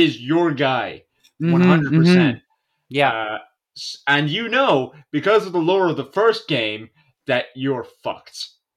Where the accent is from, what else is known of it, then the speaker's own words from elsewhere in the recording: Ireland; I'm Irish.